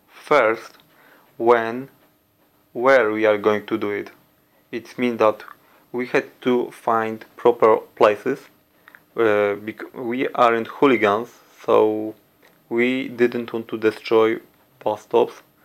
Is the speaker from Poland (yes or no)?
yes; Poland; I come from Poland